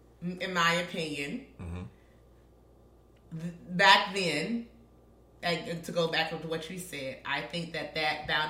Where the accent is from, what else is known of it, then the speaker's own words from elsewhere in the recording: the South, United States; And the most offensive thing is to walk into somebody's house as a Southerner and they offer you food and you don't take it.